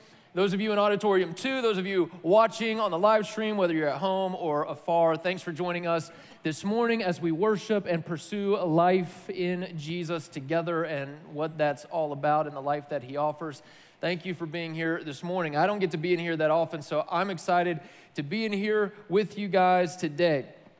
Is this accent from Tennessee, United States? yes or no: yes; Tennessee, United States; I grew up in East Tennessee, and I had a really cool childhood. For a lot of it, I grew up in kind of this like log cabin out in the country